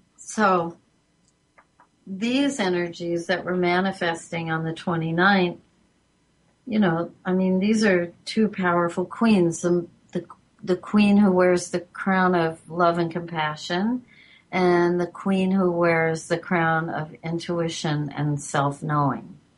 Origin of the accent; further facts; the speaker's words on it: California, United States; I grew up in California and I lived there a lot of my life.